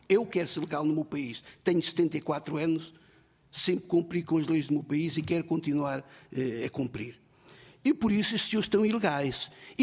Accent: Portugal; Sou português.

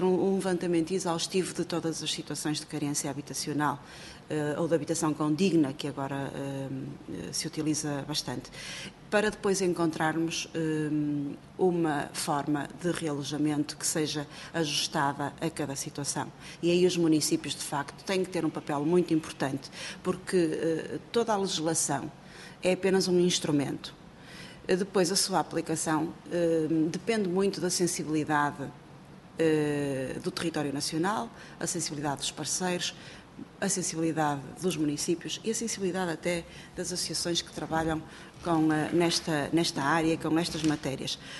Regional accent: Maia, Porto, Portugal; Eu sou eleita pelo Porto, sou natural do Conselho da Maia

